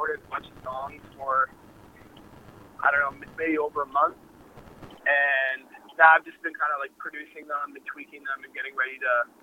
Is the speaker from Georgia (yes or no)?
no; Thunder Bay, Ontario, Canada; So, I mean, for an electronic artist, I think growing up in Thunder Bay, I wasn't as influenced by other electronic music.